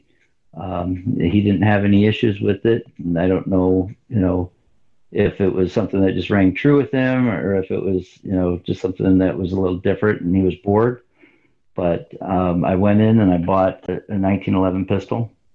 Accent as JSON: {"language": "English", "country": "United States", "said": "Well, first of all, I'm an American down to my bones."}